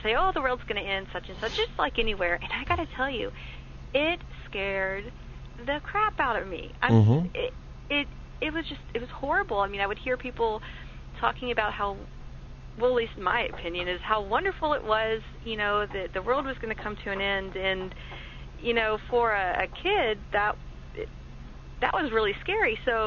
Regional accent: Arkansas, United States; You know, growing up, I was raised in Arkansas, and, you know, down south, as you could probably imagine

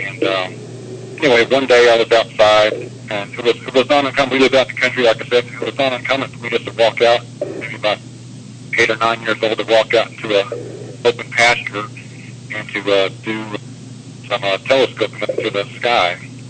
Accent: Florida, United States; When I was a young man, early 60s, I grew up in Florida.

